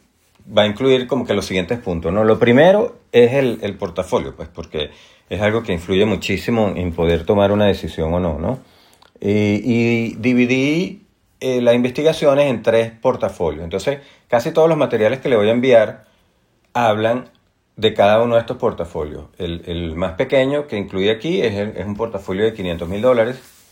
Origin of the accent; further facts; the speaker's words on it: Venezuela; Yo soy de Venezuela y muchos de aquí son latinos